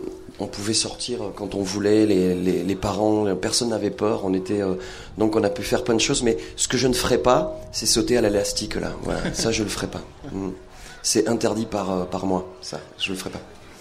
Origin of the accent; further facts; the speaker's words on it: France; Je viens d'un petit village de Vernay-les-Bains dans le sud.